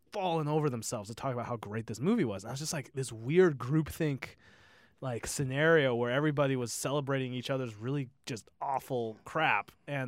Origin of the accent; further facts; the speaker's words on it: Seattle, Washington, United States; I grew up in Seattle, which means luckily what is considered like an okay, like Snoqualmie Pass was like the okay, crappy like snow place, is better than anything on the East Coast.